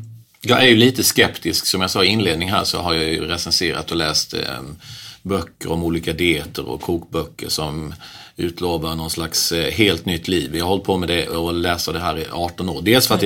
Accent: Värnamo, Jönköping County, Sweden; Du är från Markaryd och jag är från Värnamo. Det är inte jättelångt ifrån varandra. Södra Småland kan vi väl säga.

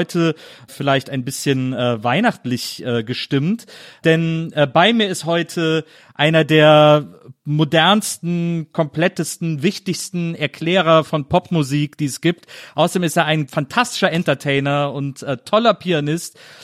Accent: Cologne, North Rhine-Westphalia, Germany; wir Kölner nennen die Stadt ja auch California.

